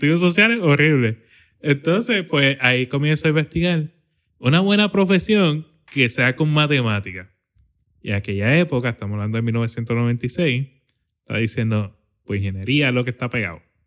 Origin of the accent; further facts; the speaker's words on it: Patillas, Puerto Rico; also born or lived in Arroyo; Yo nací en Arroyo, pero me crié en el barrio Jaguar de Patillas.